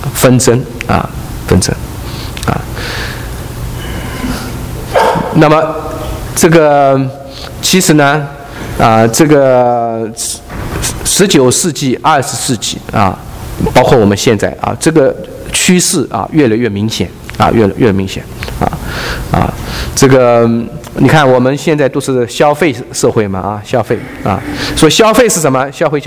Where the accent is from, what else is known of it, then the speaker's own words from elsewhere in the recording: Yangtze River Delta, China; 我的老家是在长江三角洲的平原啊，所以是中国大陆人口最密集的地方啊